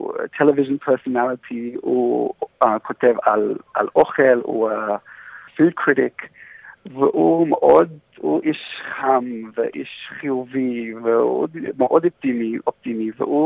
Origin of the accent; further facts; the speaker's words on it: Australia; moved away as an adult; now in Rehovot, Israel; אני נשיא מאוסטרליה, עברתי לישראל לפני שנה בעלייה עם אשתי ושושה ילדים. אני גר ברחובות ועובד בתל אביב